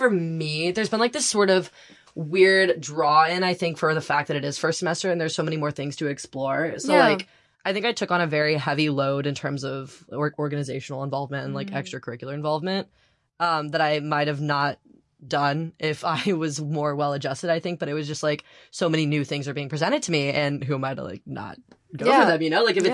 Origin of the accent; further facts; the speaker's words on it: Frisco, Texas, United States; now in Providence, United States; Like, I'm from Frisco, Texas, and now we're in like Providence, Rhode Island